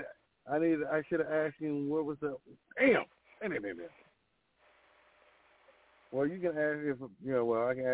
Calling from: Compton, California, United States; but I'm calling from Compton.

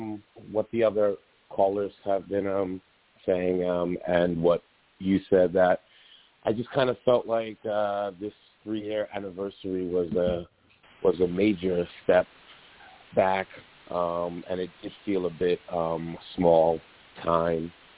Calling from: New York, United States; Oh, yes. I am … from New York.

